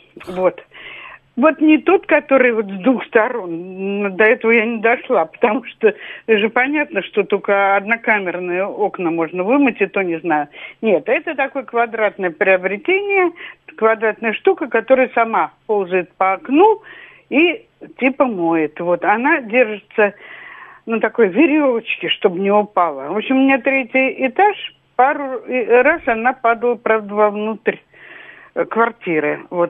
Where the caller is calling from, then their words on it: Moscow, Russia; я из Москвы.